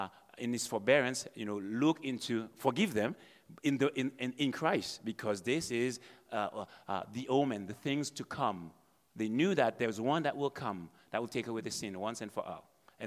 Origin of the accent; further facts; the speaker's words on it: Haiti; I'm from Haiti and have royal blood in my vein.